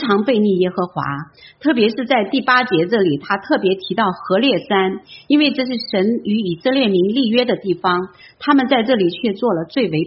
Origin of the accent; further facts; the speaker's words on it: China; 为什么不拣选我们中国人？